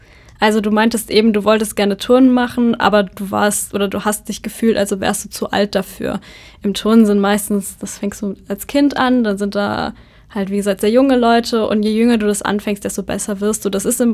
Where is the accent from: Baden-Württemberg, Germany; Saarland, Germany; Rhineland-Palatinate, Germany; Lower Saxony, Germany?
Saarland, Germany; Saarbrücken; ich komme ursprünglich aus Saarbrücken